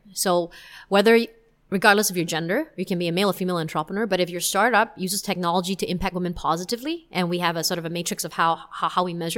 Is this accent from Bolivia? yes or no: no; Singapore; if you hear me speaking with my Singaporean friends, then you will definitely know that I am Singaporean.